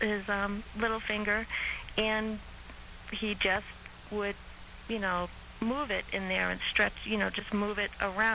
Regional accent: Boston, Massachusetts, United States; now in Denver, United States; I'm from Boston. I've been out here for... I'm in Denver now, but I've been out here for a number of years.

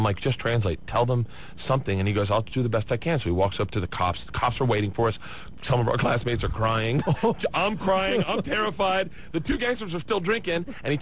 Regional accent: United States; I don't even know. That's how bad I'm American.

